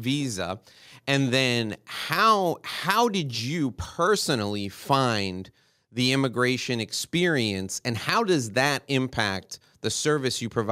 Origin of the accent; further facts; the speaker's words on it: New York City, New York, United States; Where I grew up in New York City, I can't walk down the street without someone that's had an immigration experience.